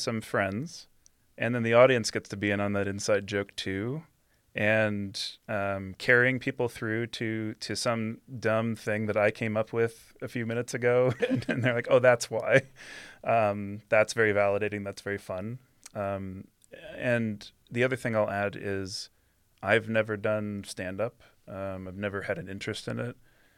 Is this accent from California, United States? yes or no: no; New York, United States; I grew up outside New York City, so after undergrad, I moved back with my parents and went into Manhattan